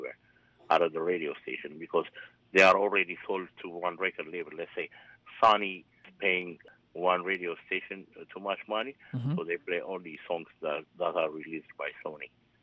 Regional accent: Ethiopia; I'm from the Ethiopian community.

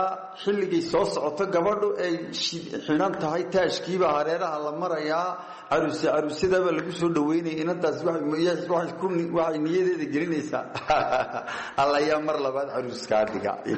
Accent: Zeila, Awdal, Somalia; born there; waxaan sidoo ku faanaya maanta halkii aan ku dhashay sayliciga

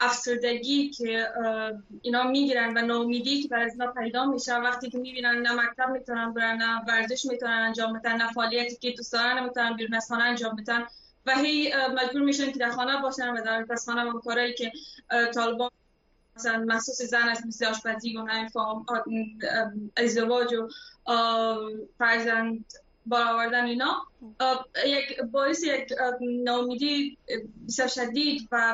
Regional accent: Afghanistan; ما از افغانستان هستیم

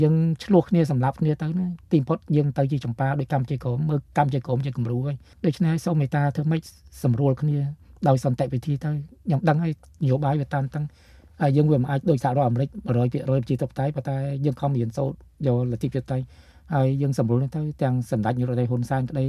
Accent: Mekong Delta, Vietnam; យើងជាខ្មែរក្រមក៏ស្រឡាញ់ទឹកដីកម្ពុជាដូចដីយើងដែរ

